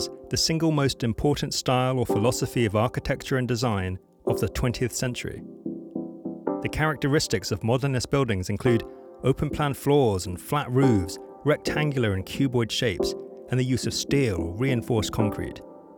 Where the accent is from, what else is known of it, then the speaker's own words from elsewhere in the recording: England, United Kingdom; moved away as an adult; now in Copenhagen, Denmark; I'm not Danish, I'm English. But 3 years ago, my wife and I decided to leave England and move to Copenhagen.